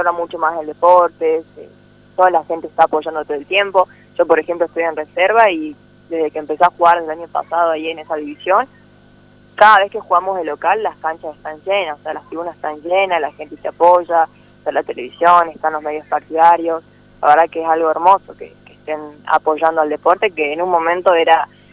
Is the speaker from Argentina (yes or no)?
yes; Salta, Argentina; de Salta Capital, estuve jugando cuatro años y bueno, decidí irme una vez que se profesionalizó el fútbol